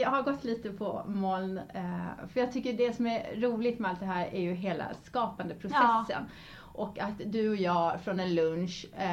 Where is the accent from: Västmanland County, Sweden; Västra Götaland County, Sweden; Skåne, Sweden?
Skåne, Sweden; now in Stockholm, Sweden; jag är från Skåne och gick hela min skola där, skolgång, och sen så pluggade jag i Lund och sådär på universitetet innan jag flyttade upp till Stockholm.